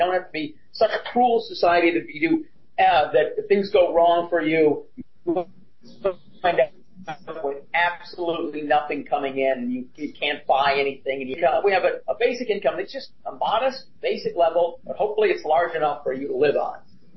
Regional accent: Cassopolis, Michigan, United States; I grew up in Cassopolis, Michigan.

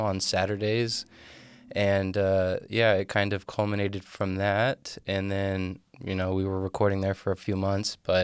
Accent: the South, United States; Yeah, see, we're from the South, so we kind of grew up with, like, half-assed sort of education.

